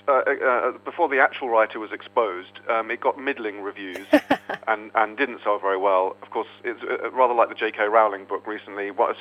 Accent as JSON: {"language": "English", "country": "United Kingdom", "lives_now": "Denmark", "said": "as a Brit living in Denmark"}